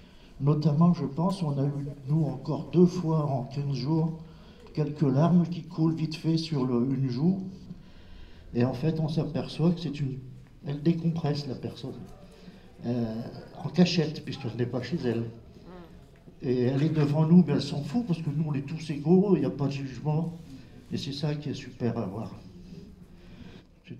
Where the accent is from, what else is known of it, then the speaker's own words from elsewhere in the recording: Bourgoin-Jallieu, Auvergne-Rhône-Alpes, France; de Bourgoin-Jallieu, pour ceux qui ne savent pas encore.